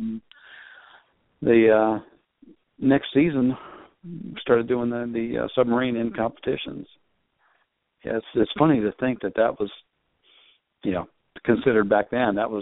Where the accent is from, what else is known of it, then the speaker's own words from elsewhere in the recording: Rio Linda, California, United States; I grew up in the Sacramento area in Rio Linda, and lived all around that area